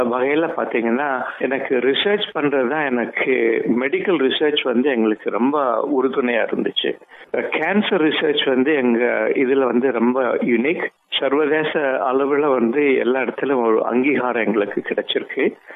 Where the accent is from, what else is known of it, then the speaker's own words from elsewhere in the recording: Tamil Nadu, India; born there; நான் பிறந்தது தமிழ்நாட்டுல ஒரு சின்ன கிராமம்.